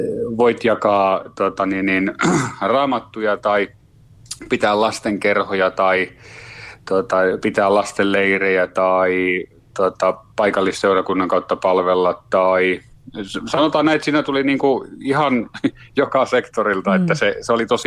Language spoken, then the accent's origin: Finnish; Kalajoki, North Ostrobothnia, Finland; now in Kokkola, Finland; vaimon perässä tulin Kokkolaan, että mä oon Kalajoelta kotoisin, mutta vaimo on täältä Kokkolasta.